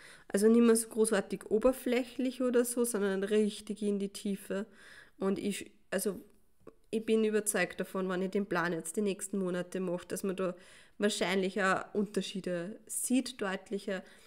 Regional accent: Austria; Das heißt, da werde ich nicht dabei sein, bin eine Österreicherin.

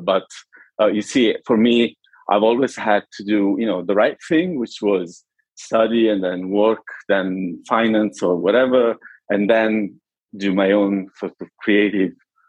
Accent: Naples, Campania, Italy; Basically, I'm Italian. I was born and bred in Naples, in southern Italy

